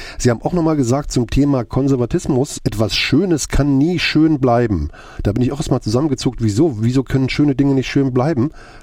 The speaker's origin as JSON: {"language": "German", "town": "Gera", "region": "Thuringia", "country": "Germany", "tie": "born there", "said": "wenn ich das nächste Mal nach Gera fahre, wo ich geboren bin"}